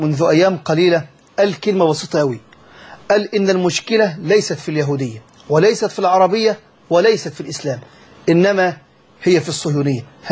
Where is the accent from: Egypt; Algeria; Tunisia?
Egypt; ما فيش عندنا في مصر